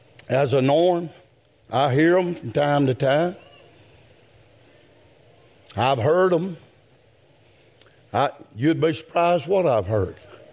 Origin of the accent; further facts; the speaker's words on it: the South, United States; If you want to go historically, I'm from the South. You can call me a rebel, go right ahead.